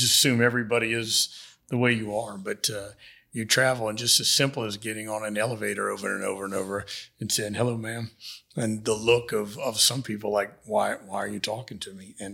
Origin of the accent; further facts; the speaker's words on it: Houma, Louisiana, United States; I'm from Houma. The people of Houma messed up the houses.